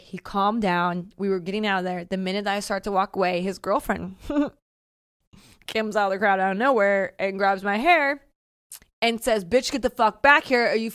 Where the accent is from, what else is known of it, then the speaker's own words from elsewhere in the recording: St. Louis, Missouri, United States; Okay, so I grew up in St. Louis, Missouri.